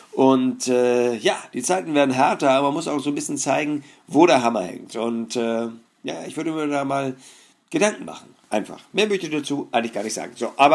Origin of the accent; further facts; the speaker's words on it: Northern Germany, Germany; für mich als Norddeutscher ist Österreich so mehr so ostsüdlich